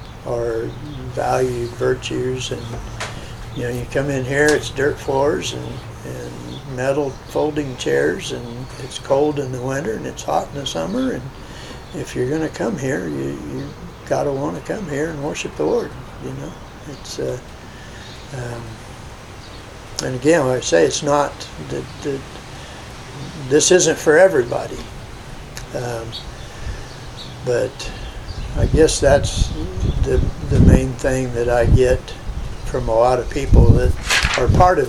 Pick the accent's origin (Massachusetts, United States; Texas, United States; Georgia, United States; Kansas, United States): Kansas, United States; Oskaloosa; also born or lived in Lawrence; I was born in Lawrence. Lived in Oskaloosa all my life. Except for 10 years I was gone in the military.